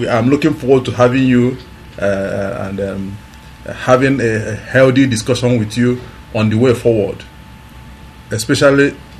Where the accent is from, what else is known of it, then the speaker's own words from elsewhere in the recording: Nnewi, Anambra, Nigeria; And I am a Biafran, not just because I am from Newi